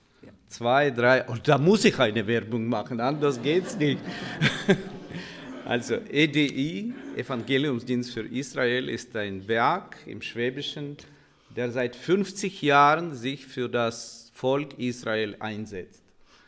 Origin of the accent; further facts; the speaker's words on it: Ukraine; Ich komme aus der Ukraine, aus dem Land, wo der Krieg jetzt herrscht.